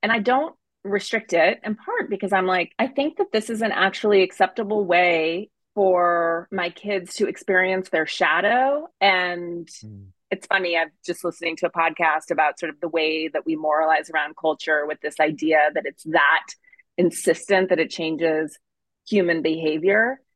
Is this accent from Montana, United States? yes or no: yes; Montana, United States; I grew up in Montana and similarly like out in the woods, and we had a lot of books